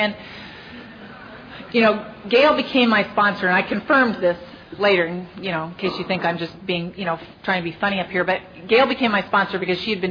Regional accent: Los Angeles, California, United States; I grew up in Venice. I ran away once. I made it 3 miles east to Culver City

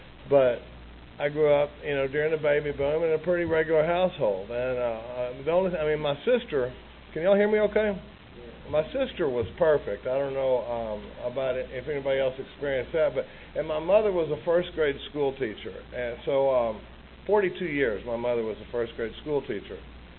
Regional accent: Dallas, Texas, United States; I like to qualify. I grew up in Dallas, Texas. I come from a really normal family.

